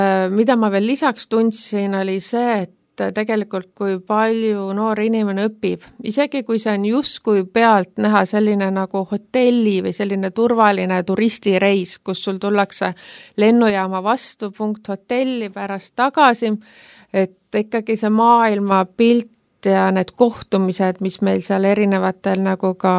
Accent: Saare County, Estonia; Ja muidu ma olen pärit Saaremaalt

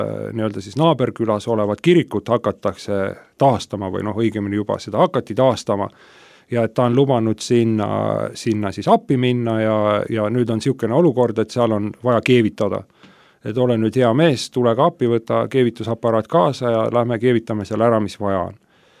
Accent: South Estonia, Estonia; Ja kuna ma ise olen pärit Lõuna-Eestist suht maapiirkonnast, siis seal tuli nagu suviti koolivahel tööle minna

